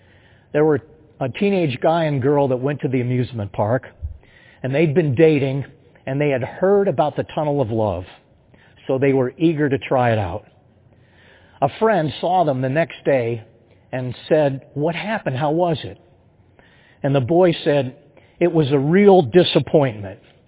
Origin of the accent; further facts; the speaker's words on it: Akron, Ohio, United States; I grew up in Akron, the first of five children.